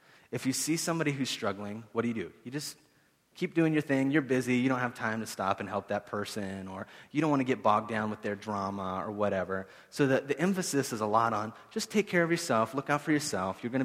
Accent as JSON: {"language": "English", "region": "Appalachia", "country": "United States", "said": "because I'm cheap and I'm from Appalachia and that's what you do."}